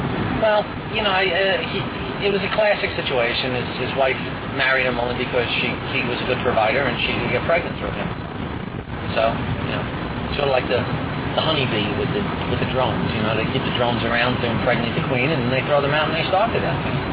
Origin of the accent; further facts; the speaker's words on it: New York City, New York, United States; moved away as an adult; I was born in New York City, the Bronx, and lived there for 21 years and came up here only after I was out of the Army